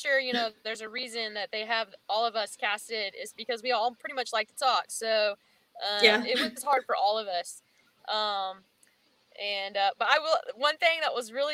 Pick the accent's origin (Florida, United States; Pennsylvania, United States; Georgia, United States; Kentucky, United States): Kentucky, United States; because I grew up in Kentucky and obviously he's from Kentucky.